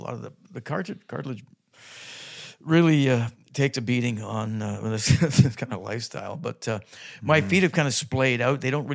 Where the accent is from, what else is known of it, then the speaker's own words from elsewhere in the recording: Toronto, Ontario, Canada; we moved north from Toronto, Willowdale. And funny yeah. thing is, I was almost shot when I was 10 months old in Willowdale.